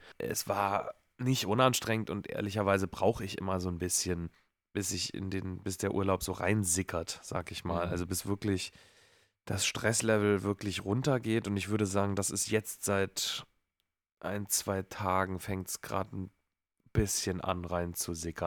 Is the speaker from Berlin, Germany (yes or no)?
no; Baden-Württemberg, Germany; Ja, ist ja eine Erfindung aus meinem Heimatbundesland.